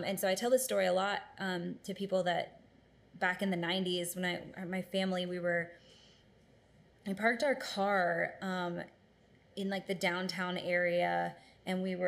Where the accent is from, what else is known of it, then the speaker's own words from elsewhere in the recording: Lynchburg, Virginia, United States; Just like these great memories growing up in Lynchburg and then being able to see all of that come to fruition.